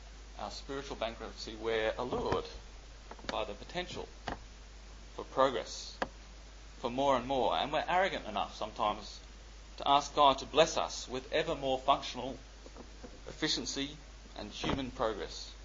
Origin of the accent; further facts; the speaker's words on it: Indonesia; I grew up in Indonesia